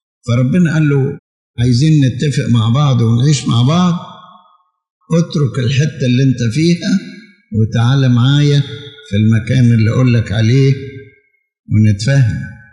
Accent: Egypt; احنا نشكر الله إن بلادنا مصر كانت من بين هذه الأمكنة،

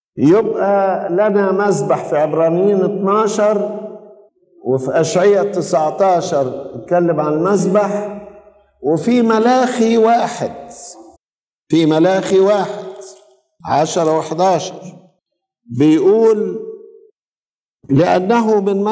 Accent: Egypt; وبالنسبة لنا احنا كمصريين خصوصا

